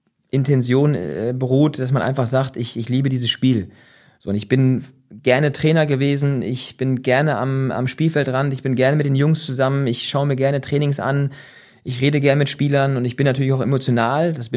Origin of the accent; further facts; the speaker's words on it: Dinklage, Lower Saxony, Germany; Das sind so 7 Kilometer von meinem Heimatort Dinklage.